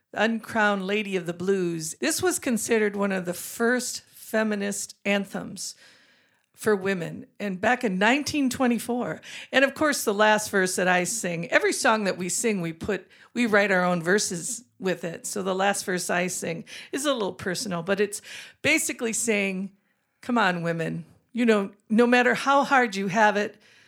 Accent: Wisconsin, United States; I grew up in Wisconsin, a very small right. rural community.

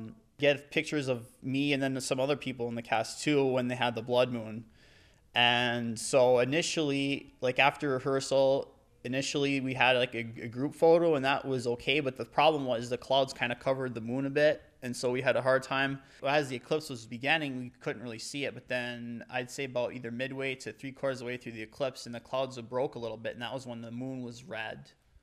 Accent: Ishpeming, Michigan, United States; now in Charlotte, United States; Not really. I mean, I'm from here now. I moved here from Ishpeming, Michigan in the UP back in April of 2014. There isn't very much work up there.

